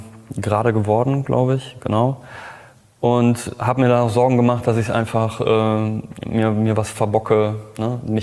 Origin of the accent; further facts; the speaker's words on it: Cologne, North Rhine-Westphalia, Germany; Ich bin Kölner